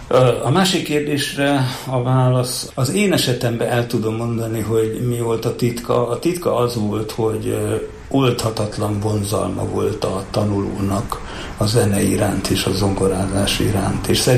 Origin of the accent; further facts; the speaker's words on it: Romania; ott a pánciumban, ahol én felnőttem, ott mindenki magyarul beszélt. Úgy nőttem fel, hogy bizonyos koromban nem is tudatosult, hogy mi nem Magyarországon élünk, hanem Romániában.